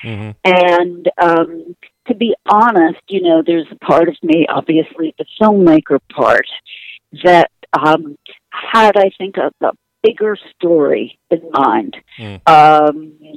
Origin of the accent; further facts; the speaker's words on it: United States; And also because I am American, I was very interested in the idea of placing a woman who had seen what happens when pure science becomes militarized